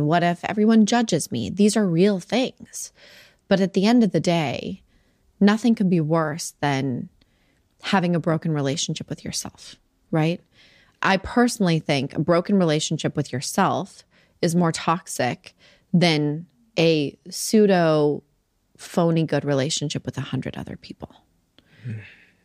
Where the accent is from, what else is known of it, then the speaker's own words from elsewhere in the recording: Salt Lake City, Utah, United States; I've watched over the years, women I grew up with in Salt Lake City